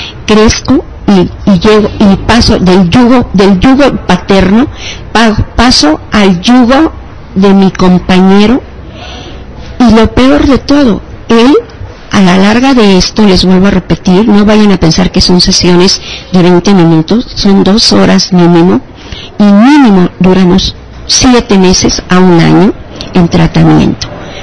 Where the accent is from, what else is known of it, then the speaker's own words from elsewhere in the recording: Oaxaca, Mexico; Soy oaxaqueña, tengo sangre oaxaqueña y es un orgullo para mí pertenecer a esa raza de Benito Juárez.